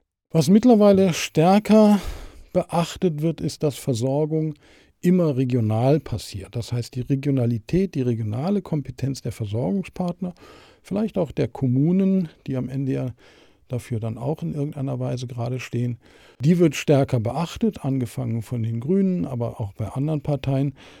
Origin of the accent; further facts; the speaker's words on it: Berlin, Germany; weil ich es gewissermaßen selbst miterlebt habe als Berliner